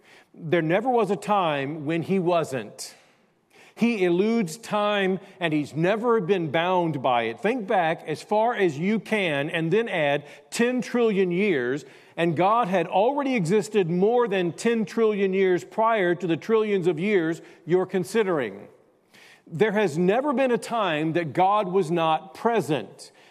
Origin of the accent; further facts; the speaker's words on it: Cahokia, Illinois, United States; also born or lived in East St. Louis; So St. Louis, East St. Louis, and then my hometown, Cahokia, Illinois. In time, that became a pretty rough area.